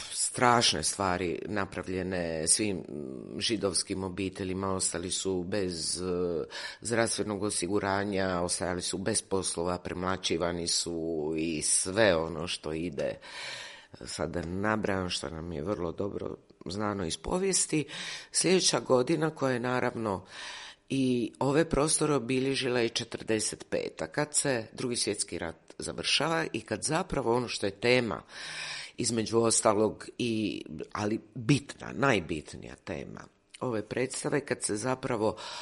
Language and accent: Croatian; Dubrovnik, Dubrovnik-Neretva County, Croatia; ja sam naravno dijete koje je rođeno u Jugoslaviji, rodom sam iz Dubrovnika